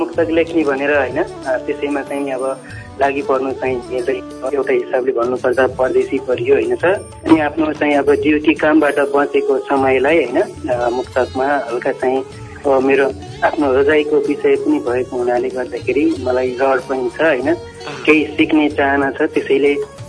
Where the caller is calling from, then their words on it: Malaysia; म मलेसियादेखि